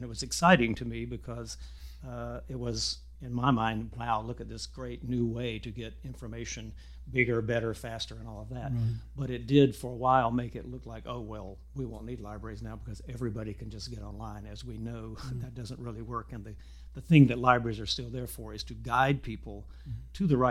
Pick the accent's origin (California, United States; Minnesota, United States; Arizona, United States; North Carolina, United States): North Carolina, United States; Fayetteville; I was from Fayetteville. I did participate in theater, but it was, small town at that time, and I did not have a lot of outside experience.